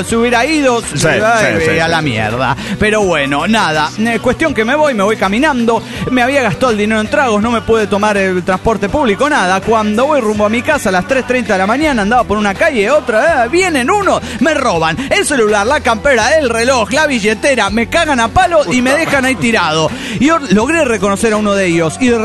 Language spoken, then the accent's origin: Spanish; Texcoco, State of Mexico, Mexico; Soy el agrónomo de Texcoco.